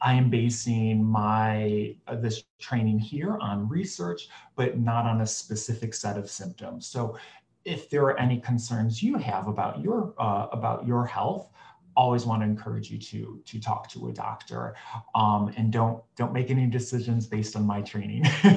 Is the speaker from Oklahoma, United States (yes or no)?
no; Cleveland, Ohio, United States; the Cleveland Clinic, which, by the way, is where I was born and raised in Cleveland.